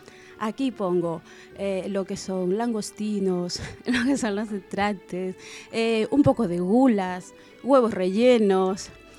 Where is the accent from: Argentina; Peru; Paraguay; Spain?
Peru; moved away; yo soy una chica peruana, ¿no?, que vino acá hace muchos años, ya son 14 años que estoy en este lindo país.